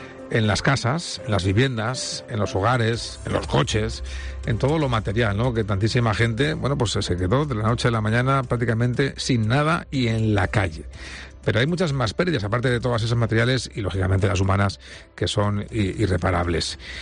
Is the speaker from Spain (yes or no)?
yes; Valencia, Valencian Community, Spain; la gente que somos de aquí de Valencia, a veces nos cuesta identificar aquellas naranjas que nos comíamos cuando éramos pequeños